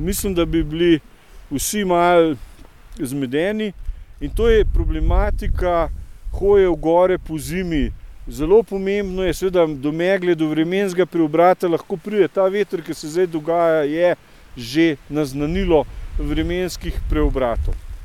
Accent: Bled, Upper Carniola, Slovenia; jaz sem doma z Bleda, recimo, da kar dobro poznamo vodo pa zaledenelo jezero

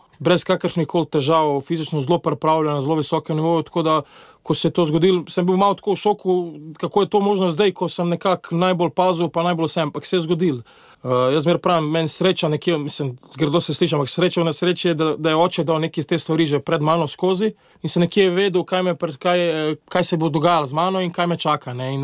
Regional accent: Ljubljana, Central Slovenia, Slovenia; kot Ljubljančan mi je vedno v srcu

